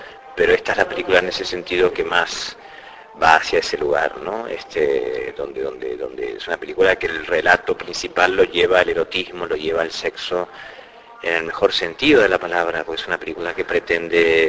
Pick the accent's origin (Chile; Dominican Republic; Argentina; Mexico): Argentina; now in Spain; Yo soy español, tan español como argentino, ¿eh?